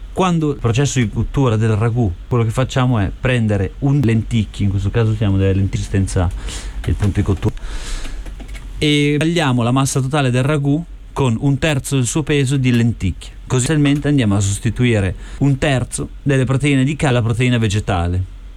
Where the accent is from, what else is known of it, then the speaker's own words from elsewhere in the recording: Bologna, Emilia-Romagna, Italy; io sono di Bologna